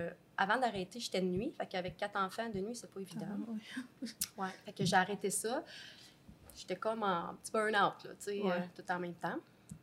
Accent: Trois-Rivières, Quebec, Canada; j'ai 43 ans, je viens de Trois-Rivières.

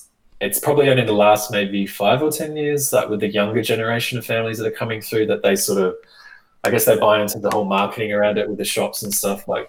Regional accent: Australia; now in Queensland, Australia; I grew up down south in Australia and it gets quite cold down there.

